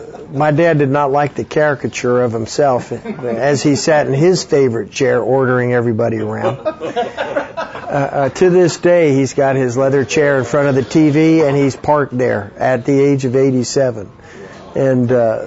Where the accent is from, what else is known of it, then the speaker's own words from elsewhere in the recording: Northeast, United States; I was raised in the Northeast in a non-Christian home.